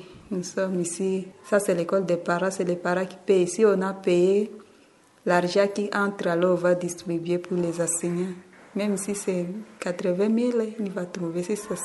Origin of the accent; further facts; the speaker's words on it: Faradje, Haut-Uélé, DR Congo; Alors moi, je suis venue des territoires de Farage. Je suis formée aussi de Souda, Yei, district de Yei.